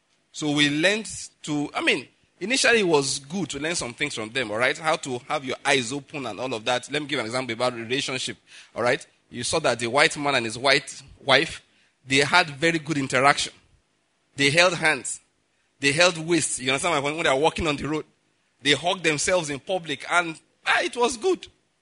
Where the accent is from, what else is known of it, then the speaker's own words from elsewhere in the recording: Western Nigeria, Nigeria; born there; I was born in Western Nigeria. My parents are of the Yoruba extraction.